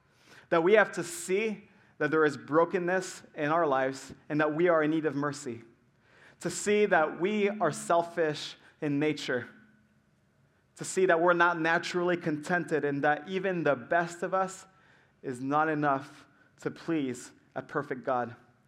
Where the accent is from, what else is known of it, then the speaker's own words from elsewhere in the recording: France; because I grew up in France and it was in a different language